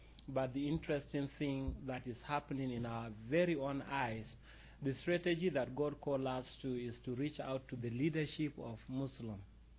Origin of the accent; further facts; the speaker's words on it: Nigeria; English is a second language; I don't have any slide, but I'm from Nigeria